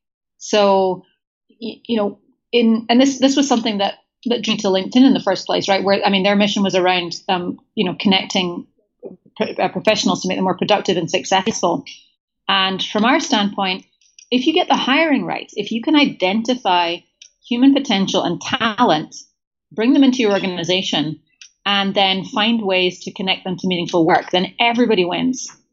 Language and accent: English; Scotland, United Kingdom; So, first of all, I'm Scottish. I identify with British. I rankle slightly when people call me English